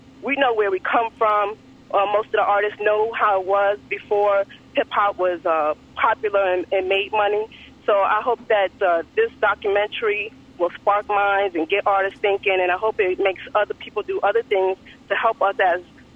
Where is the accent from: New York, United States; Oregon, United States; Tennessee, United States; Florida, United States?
New York, United States; Bronx; I grew up on it. I grew up in the Bronx. I was 6 years old going to gyms